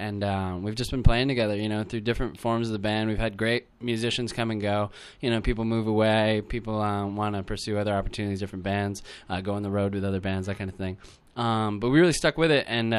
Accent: Vermont, United States; Originally from Vermont, but moved around the country a little bit.

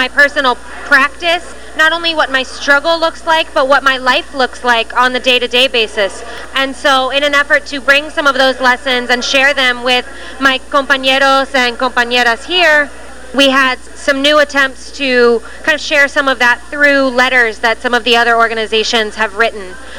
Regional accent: Tampa, Florida, United States; now in Texas, United States; I'm from Tampa, which is just a couple hours north of here. And over the years, I've lived in a couple of other places. Right now, I'm in Texas.

